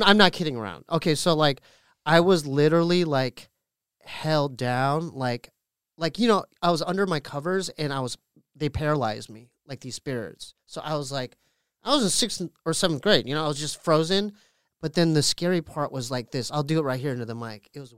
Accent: Poway, California, United States; We're from Poway, right? P-O-W-A-Y.

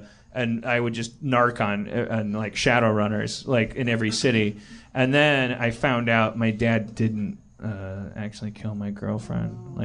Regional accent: Wisconsin, United States; Remember, I'm from Wisconsin.

